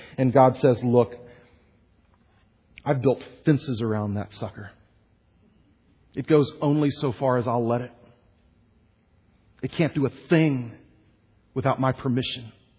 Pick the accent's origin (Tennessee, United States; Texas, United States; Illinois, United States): Texas, United States; Houston; I grew up in Houston, the beautiful beaches of Galveston.